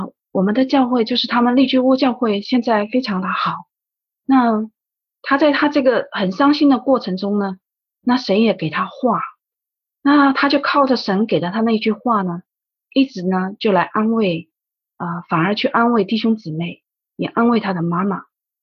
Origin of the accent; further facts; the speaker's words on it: China; 我们是从大陆来的，我们是很年轻的基督徒